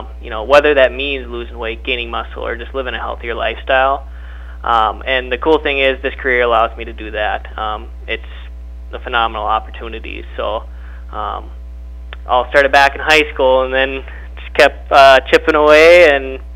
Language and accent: English; Wadena, Minnesota, United States; now in Granite Falls, United States; I'm originally from Wadena and traveled down here to Granite Falls.